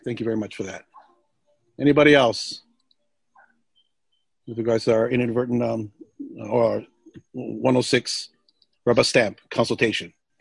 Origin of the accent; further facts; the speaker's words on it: Hawaii, United States; As a Kanaka Maoli and as a Kanaka, yeah. As a Hawaiian and as a human being, yeah.